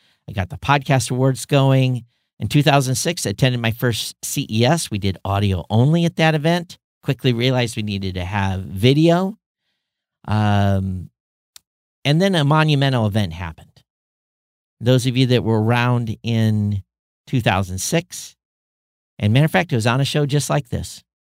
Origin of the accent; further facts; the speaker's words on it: Quincy, Michigan, United States; I grew up here in the Quincy Coldwater area. My grandfather was a cash crop farmer.